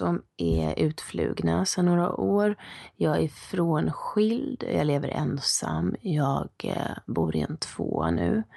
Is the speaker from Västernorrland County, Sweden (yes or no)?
yes; Nordingrå, Västernorrland County, Sweden; Jag växte upp i Nordingrå i Norrland. Jag flyttade runt mycket som barn.